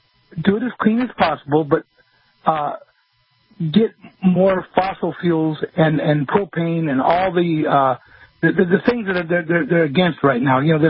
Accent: California, United States; I'm from California.

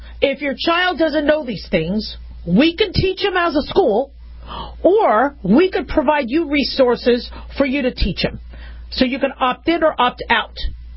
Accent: Arizona, United States; also born or lived in California; I grew up in California for a little bit, and we had to do earthquake drills. That was nice. That was great. Growing up in Arizona, we had desert survival courses.

